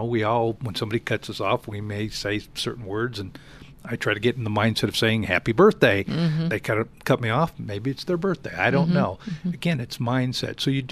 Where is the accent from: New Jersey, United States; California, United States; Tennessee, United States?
California, United States; I grew up in Southern California.